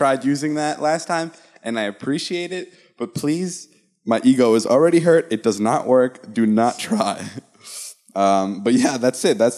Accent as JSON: {"language": "English", "country": "United States", "said": "I'm such an American, like, little... twerp. I don't know anything about Slovakia."}